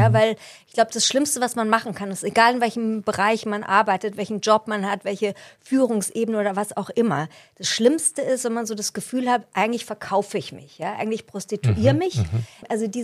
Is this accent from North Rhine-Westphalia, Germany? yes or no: no; Munich, Bavaria, Germany; ich bin ja Münchnerin, gebürtige Münchnerin, also in Bayern gab es kein Schulfach Philosophie.